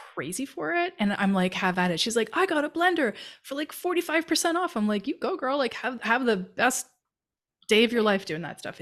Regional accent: Canada; I'm a Canadian.

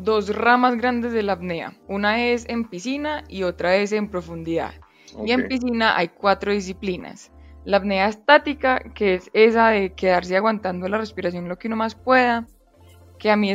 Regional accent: Pereira, Risaralda, Colombia; now in Medellín, Colombia; Yo nací en Pereira y toda la vida fui deportista y por el deporte a los 17 me fui a vivir a Medellín para poder seguir entrenando y poder seguir estudiando. Entonces sí, toda la vida he estado en el eje y en Antioquia.

